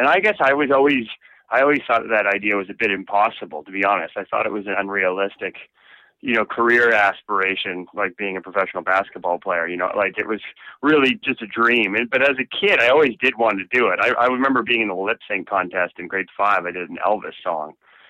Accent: Fredericton, New Brunswick, Canada; My family's from here. You know what I mean? I grew up in Fredericton. My parents grew up in Fredericton.

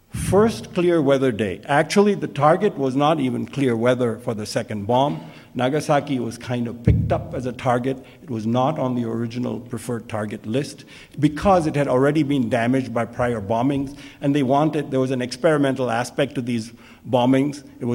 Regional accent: India; And there are things I'm very critical of Gandhi, as an Indian especially.

